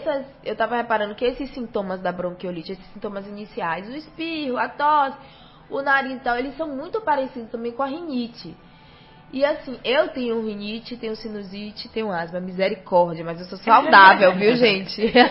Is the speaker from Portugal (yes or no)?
no; Ilhéus, Bahia, Brazil; Nós somos de Ilhéus, devíamos ter olhos de engrandecer o que tem dentro de Ilhéus.